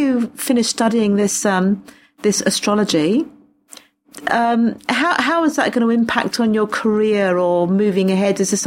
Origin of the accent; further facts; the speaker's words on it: Australia; I'm Australian